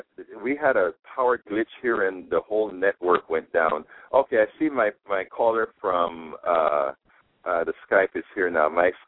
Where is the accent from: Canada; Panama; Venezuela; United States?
Panama; I am from what folks like to call a third world country. I'm from Panama, Central America.